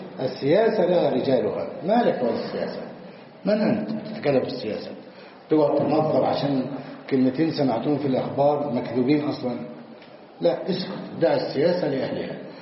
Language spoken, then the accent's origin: Arabic; Egypt; بلادنا مصر